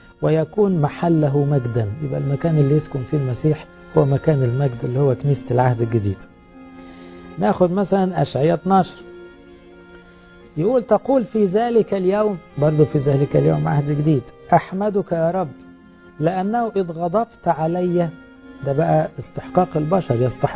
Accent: Egypt; إحنا بنحبه كمصريين لأنه نبوة من جهة مصر

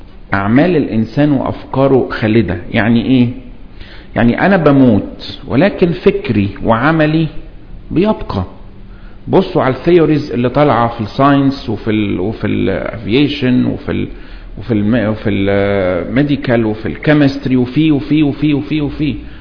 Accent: Egypt; عشان كده تلاقي احنا كناس مصريين لما نروح الاهرامات نفهم ان ده قبر

